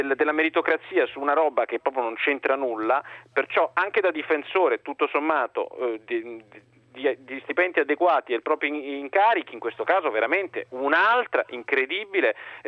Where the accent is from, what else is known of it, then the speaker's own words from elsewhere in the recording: Rome, Lazio, Italy; Io sono un romano